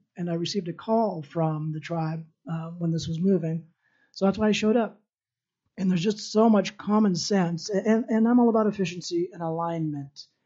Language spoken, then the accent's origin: English; Yakutat, Alaska, United States; he's a raven and I'm an eagle from Yakutat. And there's a reason why all of our communities and the indigenous people have been here so long.